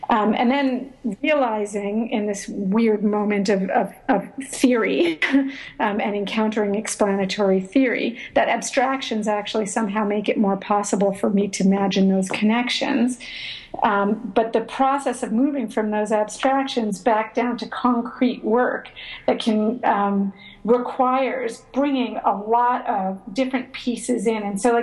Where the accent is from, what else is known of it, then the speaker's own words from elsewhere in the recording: Micronesia; I grew up in Micronesia during the Cold War, with my father who is a very gifted electrical engineer